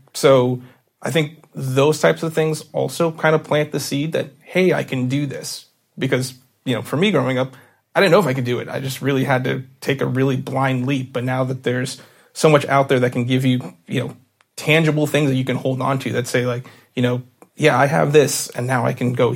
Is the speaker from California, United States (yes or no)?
no; Florida, United States; In South Florida.